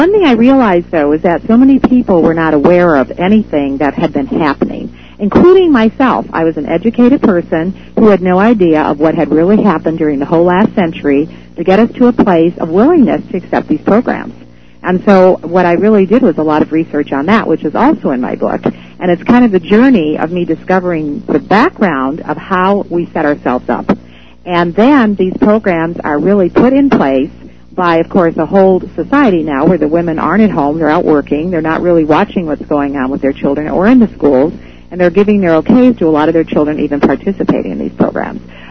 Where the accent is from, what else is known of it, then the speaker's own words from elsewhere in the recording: Elk Grove, California, United States; I'm from Elk Grove, California, south of Sacramento. And when we moved here, there were 8,000 people, and now it's over 100,000